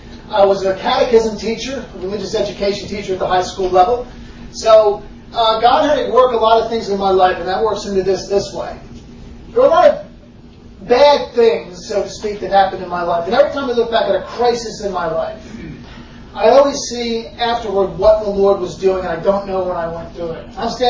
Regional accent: Pennsylvania, United States; also born or lived in North Carolina; I am from North Carolina. I'm a Pennsylvania native, so you're getting the full scope of accents today.

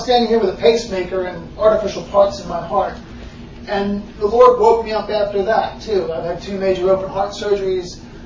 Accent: Pennsylvania, United States; also born or lived in North Carolina; I am from North Carolina. I'm a Pennsylvania native, so you're getting the full scope of accents today.

